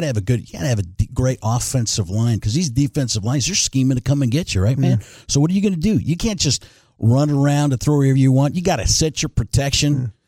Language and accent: English; Milwaukee, Wisconsin, United States; also born or lived in Chicago; now in Texas, United States; I grew up in Wisconsin, born in Chicago, grew up in Milwaukee.